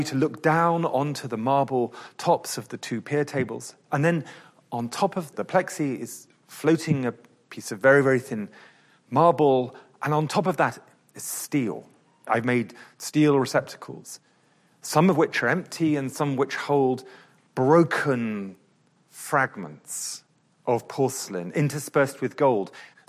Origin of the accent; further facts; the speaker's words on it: England, United Kingdom; when I think about being English, I want to break things.